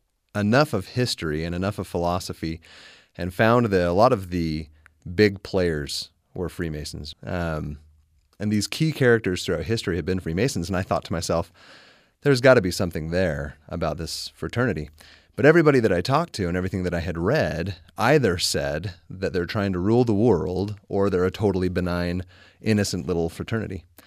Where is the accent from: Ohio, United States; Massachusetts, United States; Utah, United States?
Utah, United States; Provo; from Provo